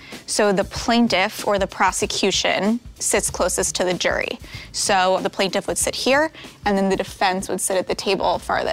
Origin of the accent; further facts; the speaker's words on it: Brooklyn, New York, United States; born there; I was born in Brooklyn, New York. My parents were born in Ukraine, and my mom was a lawyer back in Ukraine.